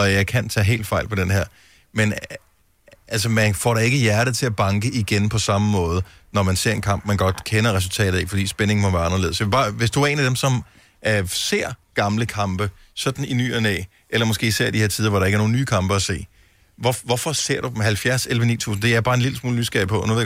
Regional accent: Bramming, Region of Southern Denmark, Denmark; det er jo min barndomsby.

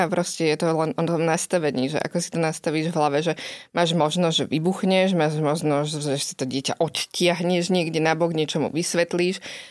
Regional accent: Bratislava, Bratislava Region, Slovakia; som z Bratislavy

